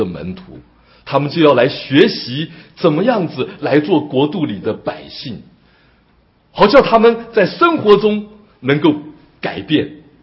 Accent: China; now in United States; 我们从中国来到美国，我们很自然的就能够把美国弄成 Chinatown

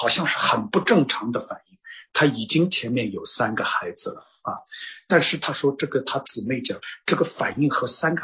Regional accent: Shanghai, China; 我听不懂，我是上海人，我听不懂。

